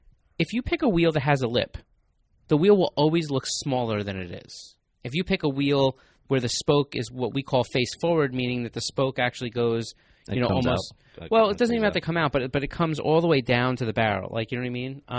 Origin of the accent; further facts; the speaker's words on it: New York, United States; We're from New York.